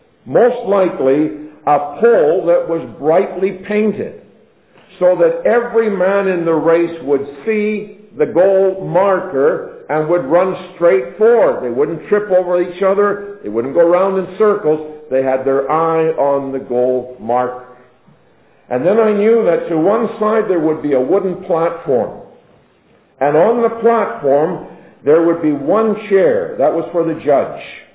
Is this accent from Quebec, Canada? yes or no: no; British Columbia, Canada; I'm from British Columbia, should be a fisherman.